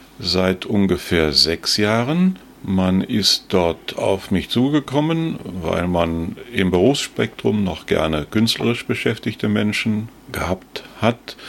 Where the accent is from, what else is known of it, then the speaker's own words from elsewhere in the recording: North Rhine-Westphalia, Germany; Groß geworden bin ich am Niederrhein. Und am Niederrhein konnte man sich in meinem kleinen Ort eigentlich nicht vorstellen, mal sein Brot mit dem Singen zu verdienen.